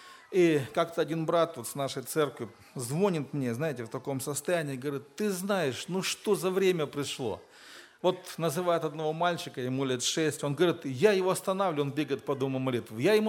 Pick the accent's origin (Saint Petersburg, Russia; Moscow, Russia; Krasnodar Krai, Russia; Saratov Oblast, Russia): Krasnodar Krai, Russia; Adler; Родом. Ну, я из Адлера приехал. Из Адлера.